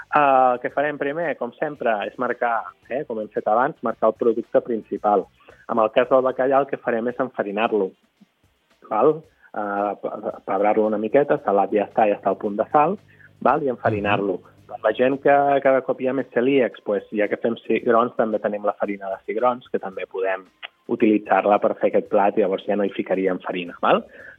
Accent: Catalonia, Spain; Per tant, perquè veieu com som els catalans, no?

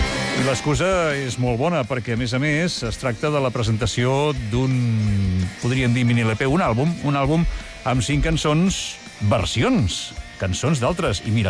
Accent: Sant Quintí de Mediona, Catalonia, Spain; No, jo soc de Sant Quintí

